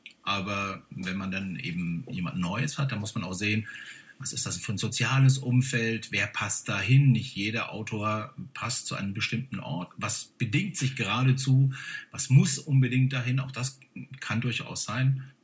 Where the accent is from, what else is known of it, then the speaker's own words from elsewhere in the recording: Bamberg, Bavaria, Germany; born there; ich bin gebürtiger Bamberger, da kenne ich die Lokalitäten in der Regel.